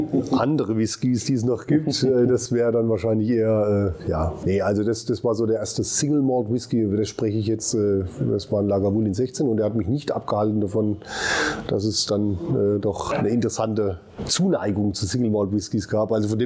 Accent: Ammerbach, Germany; ich bin gebürtig aus der Region, aus Ammerbach, nicht weit von hier.

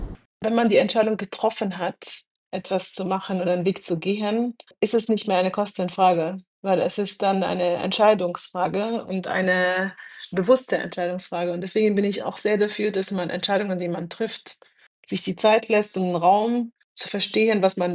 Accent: Cairo, Cairo Governorate, Egypt; Also ich bin, wie gesagt, jetzt in Kairo aufgewachsen

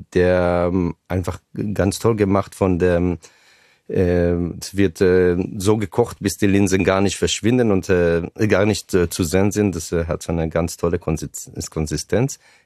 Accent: Israel; German is a second language; now in Germany; Und mit 18 habe ich das Kibbutz verlassen

